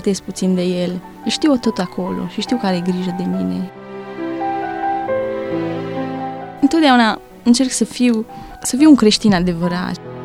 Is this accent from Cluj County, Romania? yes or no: yes; Cluj-Napoca, Cluj County, Romania; și sunt din Cluj. Sunt student aici, la Universitatea de Științe Agricole și Medicină Veterinară, anul 3